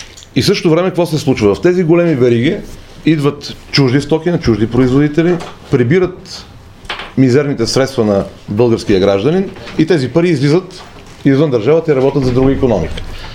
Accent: Ruse, Ruse Province, Bulgaria; also born or lived in Veliko Tarnovo / Varna; now in Sofia, Bulgaria; Аз съм от Русе, учил съм в Търново, живял съм във Варна и от последните 30 и някакви години живея в София.

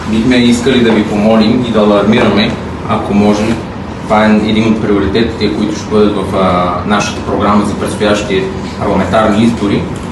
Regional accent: Silistra, Silistra Province, Bulgaria; от Силистра

